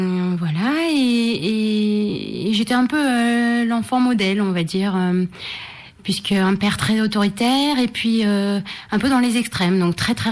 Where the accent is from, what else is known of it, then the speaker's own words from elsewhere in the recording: France; j'ai quand même grandi en France, je suis née en France, donc j'ai quand même vu d'autres choses aussi